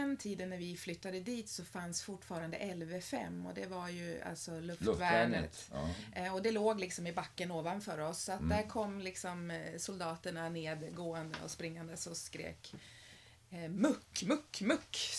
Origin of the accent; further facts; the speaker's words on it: Sundsvall, Västernorrland County, Sweden; Min mamma är från Jämtland och min pappa är från Ångermanland. Och själv är jag uppvuxen vid Sundsvall.